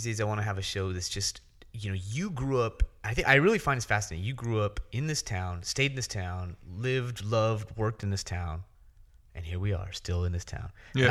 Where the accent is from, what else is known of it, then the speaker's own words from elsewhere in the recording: United States; My father, white, born and raised in Kentucky, Ohio. My mother from Syria.